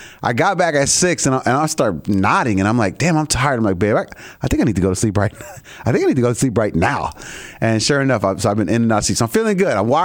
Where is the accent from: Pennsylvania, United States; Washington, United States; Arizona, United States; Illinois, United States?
Illinois, United States; Chicago; And the reason why I say it is, and this is just me as a Chicagoan, right, is that I know that we're finicky